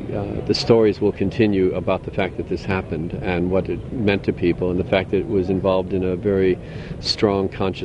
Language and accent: English; Melbourne, Victoria, Australia; I'm from Melbourne, Australia.